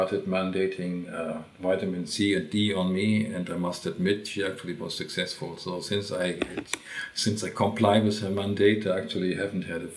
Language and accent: English; Germany; accent: German; English is a second language; moved away as an adult; now in North America; The German accent is easily explained. I was born in Germany and spent the first 40 years of my life there, so I think that accounts for that.